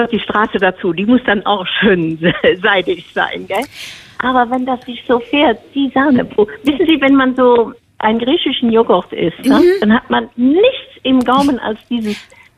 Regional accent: Luxembourg; Wir konnten ja als Luxemburger kannten wir ja Deutsch, Französisch und so Englisch ja auch relativ schnell abziehen.

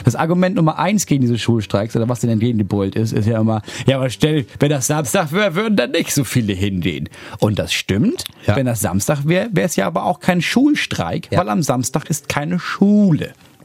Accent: Schleswig-Holstein, Germany; Ich komme mal aus Schleswig-Holstein.

